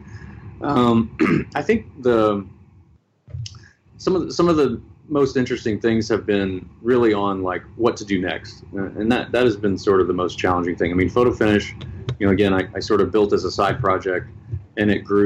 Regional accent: Tennessee, United States; I grew up in Tennessee, and I didn't watch horse racing or care about it at all.

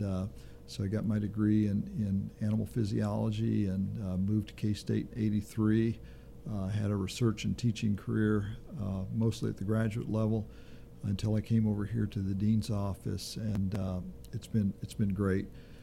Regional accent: Bowling Green, Kentucky, United States; I grew up in Bowling Green, Kentucky.

